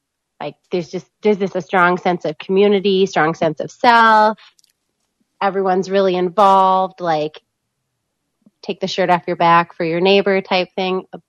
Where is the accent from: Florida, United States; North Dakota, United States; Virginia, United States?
North Dakota, United States; Partial; I was born and raised in Western North Dakota in a tiny, tiny town called Partial, North Dakota. It's about a square mile big. One of those you blink, you miss it kind of places.